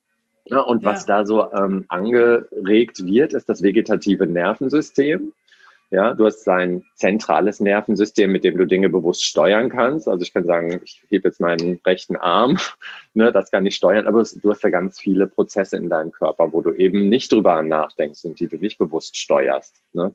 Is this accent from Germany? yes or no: yes; Hamburg, Germany; ich komme ja aus Hamburg hier, ne?